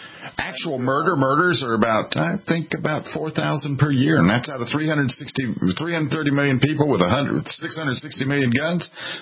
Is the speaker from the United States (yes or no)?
no; Canada; We're Canadian. We're not even part of the process.